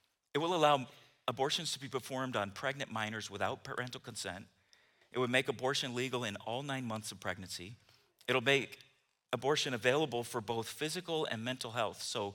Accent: United States; but for me, growing up in America, you know, Roe versus Wade happened in 1973.

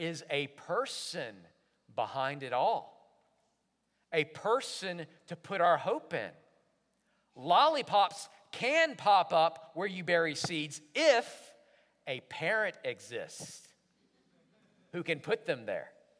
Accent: Jackson, Alabama, United States; Good Friday, 1988. We're in the house I grew up in Jackson, Alabama.

